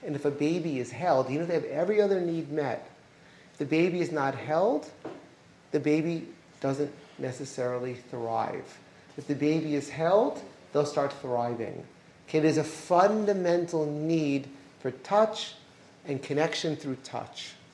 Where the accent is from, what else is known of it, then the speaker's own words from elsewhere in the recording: New York, United States; When I first got married, so my wife is from LA and I'm from New York.